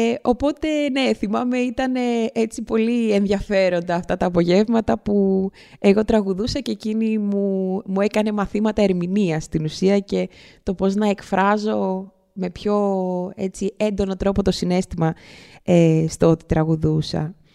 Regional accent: Athens, Attica, Greece; Γεννήθηκα στην Αθήνα, στην Κυψέλη, από γονείς με καταγωγή από τη Σιέρα Λεόνε.

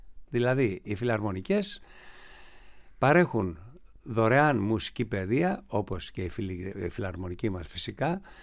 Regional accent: Corfu, Ionian Islands, Greece; moved away; όπως χρειαστήκαμε εμείς την εποχή εκείνη που φύγαμε από την Κέρκυρα και σχεδόν αρχίσαμε πάλι να μελετάμε από την αρχή.

